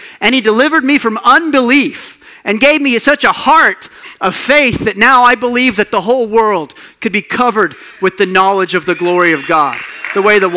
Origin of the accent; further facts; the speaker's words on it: Clovis, New Mexico, United States; I'm from Clovis, New Mexico, Eastern New Mexico, 44 years old. I was raised by some of the best people in the world.